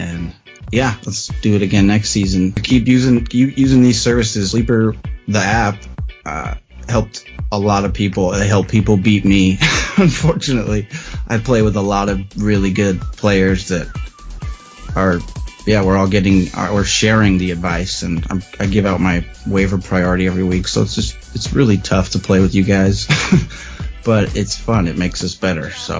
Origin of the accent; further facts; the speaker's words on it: Aurora, Colorado, United States; He's actually from where I grew up in Aurora. We had rival high schools and everything.